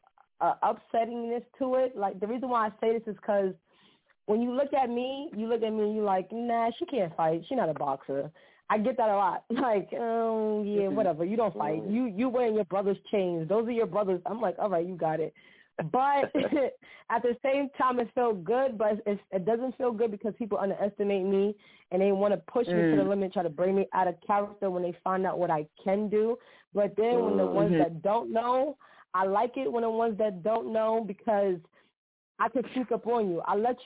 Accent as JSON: {"language": "English", "town": "Bronx", "region": "New York", "country": "United States", "lives_now": "New Rochelle, United States", "said": "I'm from the Bronx, but I reside in Westchester County, New Rochelle, New York."}